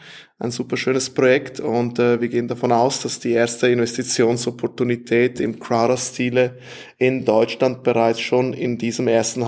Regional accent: Switzerland; wenn ich heute als Schweizer irgendwo international investieren möchte

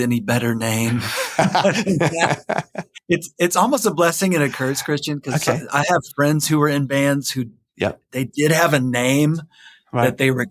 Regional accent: Houston, Texas, United States; now in Dallas, United States; You know, I'm from Houston, Texas, and I moved to Dallas, Texas.

